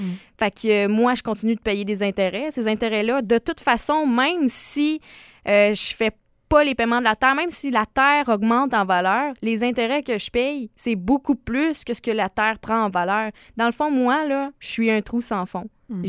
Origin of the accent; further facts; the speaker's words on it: Quebec, Canada; C'est savoir, c'est qu'est-ce qu'on veut en tant que Québécois pour les agriculteurs